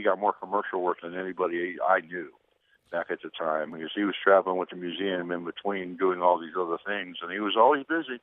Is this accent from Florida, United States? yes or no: no; Los Angeles, California, United States; moved away as an adult; now in Metropolis, United States; I was born in L.A., General Hospital there in L.A., and raised in that area there. And spent 38 years there